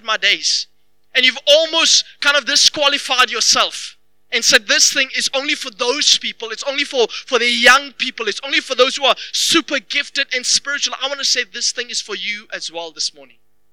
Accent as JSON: {"language": "English", "region": "Free State", "country": "South Africa", "tie": "born or raised there", "said": "I grew up without a father. And in the Free State, the place that I grew up in Valcom was actually a very gang-infested area."}